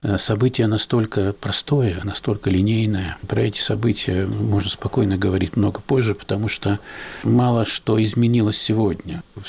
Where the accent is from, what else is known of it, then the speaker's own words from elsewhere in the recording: Russia; не хватает у меня на родине, в моей России.